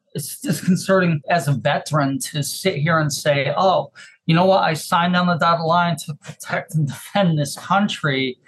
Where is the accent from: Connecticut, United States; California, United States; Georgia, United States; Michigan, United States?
Connecticut, United States; Windsor; I grew up in New England in Windsor, Connecticut.